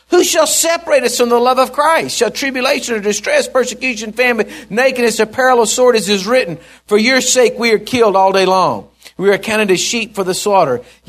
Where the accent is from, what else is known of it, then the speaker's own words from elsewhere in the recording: Texas, United States; You know, we're from Texas right here. We talk a little strange.